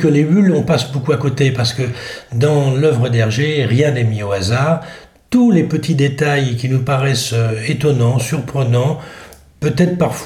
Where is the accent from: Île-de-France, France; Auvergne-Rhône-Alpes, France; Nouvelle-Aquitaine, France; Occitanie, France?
Île-de-France, France; Paris; born there; toute la famille est, du côté de ma mère est creusoise. Maintenant, moi je suis né à Paris, nul n'est parfait